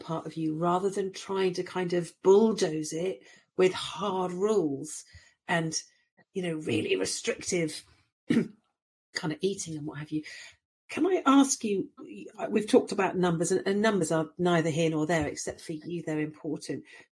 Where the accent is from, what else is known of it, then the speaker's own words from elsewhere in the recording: Brazil; It's growing up in Brazil, sometimes there wasn't enough, and that is terrifying.